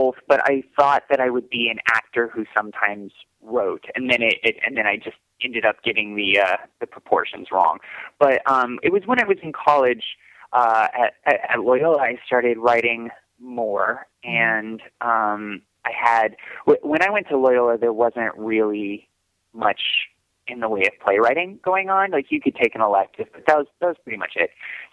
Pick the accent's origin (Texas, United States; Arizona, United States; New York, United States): Arizona, United States; Phoenix; now in Chicago, United States; I'm not from Chicago. I'm from Phoenix, Arizona, but I have been here now for almost 15 years.